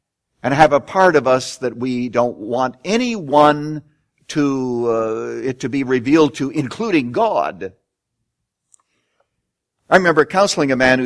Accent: Saskatchewan, Canada; When I was a boy growing up in Saskatchewan, I usually don't mention that word because most Americans have no idea where it is, but out on the prairies

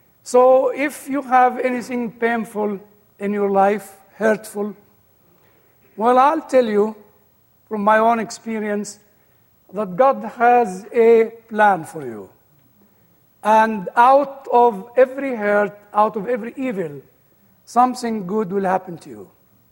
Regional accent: Cairo, Cairo Governorate, Egypt; Well, as you heard, I grew up in Egypt, born in Cairo.

